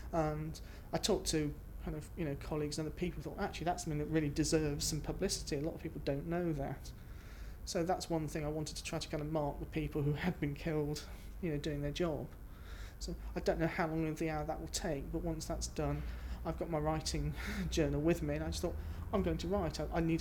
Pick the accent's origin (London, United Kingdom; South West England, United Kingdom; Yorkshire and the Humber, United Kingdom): South West England, United Kingdom; Cheltenham; I'm 46 and I come from Cheltenham in Gloucestershire.